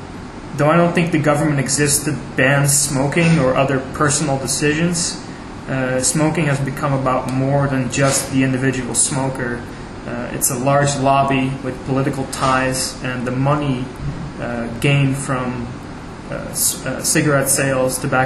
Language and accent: English; Netherlands; English is a second language; My home country of the Netherlands, smoking is banned in all public places